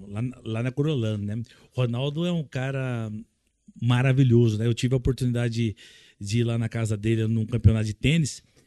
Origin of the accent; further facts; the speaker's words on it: Cruzeiro, São Paulo, Brazil; now in São Paulo, Brazil; eu sou de Cruzeiro, do Vale do Paraíba. Eu tô em São Paulo desde 2003.